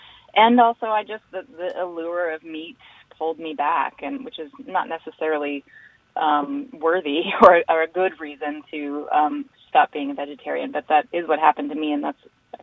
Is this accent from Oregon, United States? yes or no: yes; Eugene, Oregon, United States; Yeah, I grew up outside of Eugene, Oregon, and I hunted and fished with my grandfather and my dad.